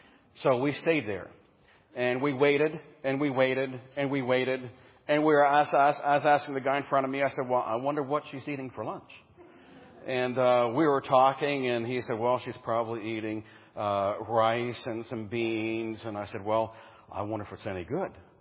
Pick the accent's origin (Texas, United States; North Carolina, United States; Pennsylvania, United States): Pennsylvania, United States; also born or lived in Washington, D.C.; moved to the big city of Washington, D.C., growing up in Pennsylvania, everybody knew their neighbors.